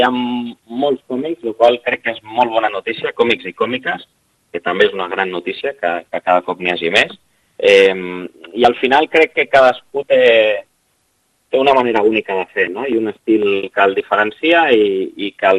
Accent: Barcelona, Catalonia, Spain; jo, per exemple, soc de Barcelona, no?

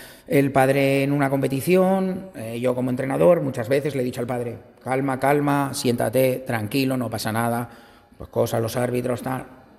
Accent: Basque Country, Spain; born there; also born or lived in Japan; mi padre es de origen japonés y mi madre es de Logroño. Yo nací en el País Vasco, he estado viviendo también en Japón.

